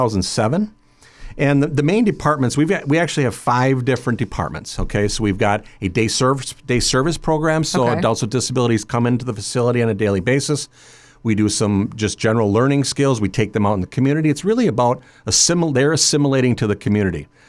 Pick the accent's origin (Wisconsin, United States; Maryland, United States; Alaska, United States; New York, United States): Wisconsin, United States; Wauwatosa; now in La Crosse, United States; I grew up in the Milwaukee area, Wauwatosa.